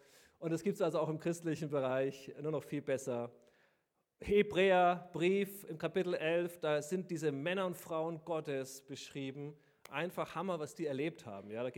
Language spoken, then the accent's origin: German; Bavaria, Germany; ich komme ja aus Bayern, da fließt die Donau